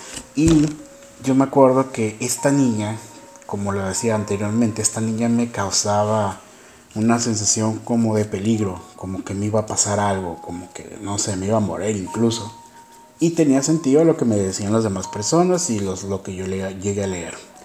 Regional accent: Mexico; now in Ecuador; yo soy de México, pero en este momento estoy viviendo en Ecuador.

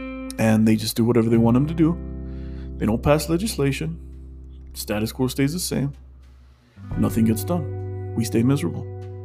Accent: New Mexico, United States; You know, I grew up in New Mexico. The Lobos were never good at football.

